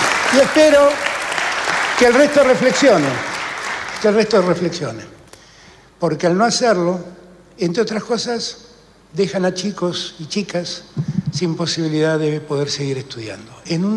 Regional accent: Argentina; como argentino

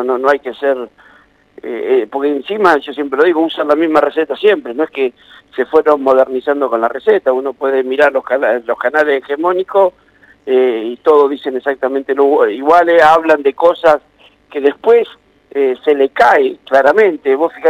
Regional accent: Argentina; somos todos los argentinos muy solidarios

